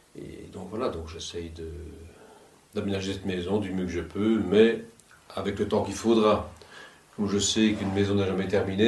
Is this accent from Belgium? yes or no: yes; Wallonia, Belgium; now in France; D'origine je suis belge, du sud-est de la Belgique. Je suis arrivé dans le sud-est de la France